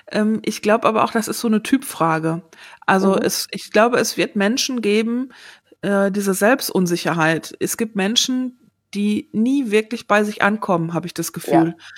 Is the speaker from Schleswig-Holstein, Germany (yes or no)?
no; North Rhine-Westphalia, Germany; ich bin ja im Sauerland aufgewachsen